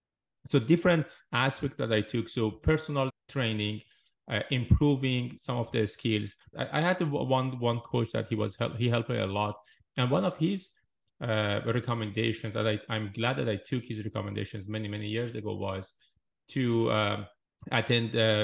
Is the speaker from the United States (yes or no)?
no; Iran; moved away as an adult; I graduated from computer engineering back in Iran. I grew up in Iran and I started to basically building on my own business.